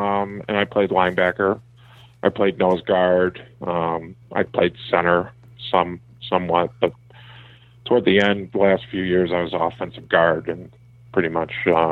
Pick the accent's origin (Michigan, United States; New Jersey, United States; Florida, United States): Michigan, United States; Livonia; also born or lived in Detroit, United States; No, we grew up in Livonia.